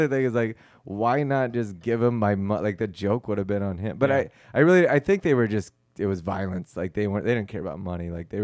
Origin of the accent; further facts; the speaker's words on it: Plano, Texas, United States; Yeah, I grew up in Plano.